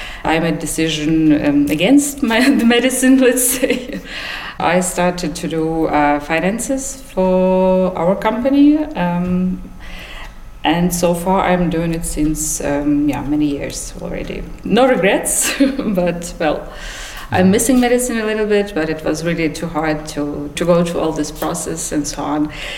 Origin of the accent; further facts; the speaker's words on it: Kharkiv, Kharkiv Oblast, Ukraine; English is a second language; Yeah, it changed a lot because I'm originally from Kharkiv.